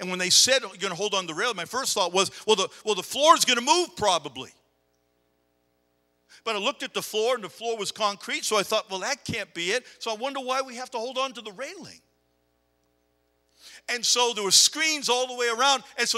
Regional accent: East Coast, United States; I'm from the East Coast, I was out in the military on the West Coast

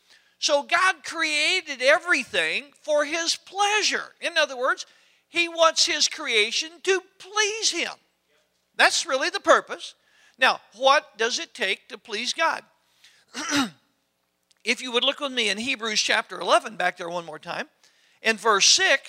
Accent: United States; growing up just as an American

